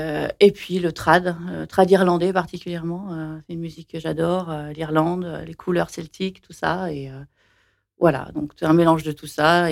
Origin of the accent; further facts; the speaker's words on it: Vichy, Auvergne-Rhône-Alpes, France; now in Montluçon, France; je viens de Vichy